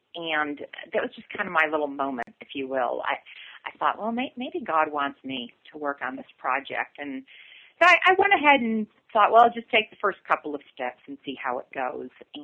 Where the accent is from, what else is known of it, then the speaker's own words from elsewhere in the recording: Rochester, New York, United States; also born or lived in Webster; I grew up in the Rochester area of New York State, 1 of 5 children. I'm a cradle Catholic.